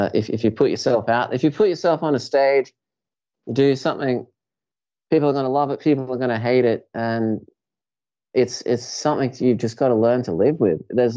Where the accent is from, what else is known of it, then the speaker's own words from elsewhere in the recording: Australia; as you said, being Australian, it's maybe that kind of is culturally, they think that you're not humble or they think you're not down to earth